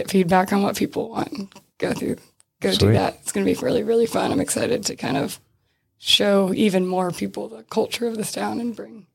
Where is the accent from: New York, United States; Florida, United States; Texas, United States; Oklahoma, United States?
Florida, United States; Neptune Beach; born there; So I was born in Neptune Beach in Florida. So I feel like a sea turtle.